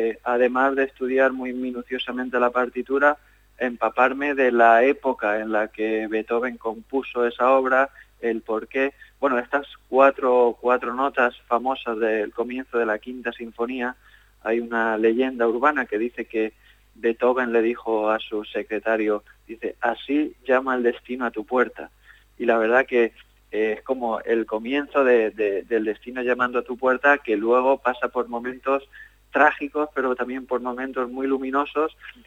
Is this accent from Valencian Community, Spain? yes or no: yes; Aspe, Valencian Community, Spain; está cerca de mi pueblo, de Aspe.